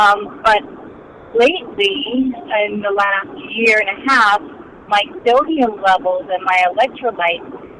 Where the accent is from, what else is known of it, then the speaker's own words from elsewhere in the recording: Houston, Texas, United States; I'm from Houston, Texas.